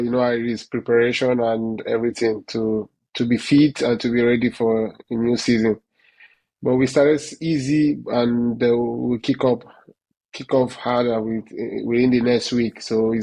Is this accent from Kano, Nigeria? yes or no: yes; Kano, Nigeria; English is a second language; Well, I grew up in Kano State. It's like a Muslim area. I grew up there playing football.